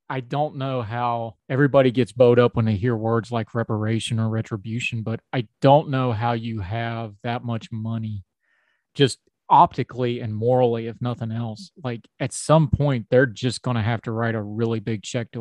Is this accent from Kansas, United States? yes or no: no; West Virginia, United States; I'm from West Virginia. Let me tell you about some bad water problems and environmental issues.